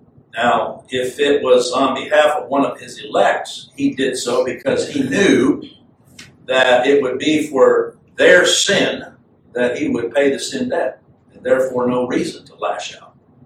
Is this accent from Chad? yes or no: yes; Chad; Where I grew up in Chad, I can remember two occasions hearing the roar of a lion.